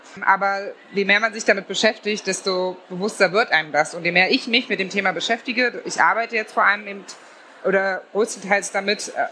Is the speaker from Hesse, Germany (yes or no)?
no; Magdeburg, Saxony-Anhalt, Germany; ich bin aufgewachsen in Magdeburg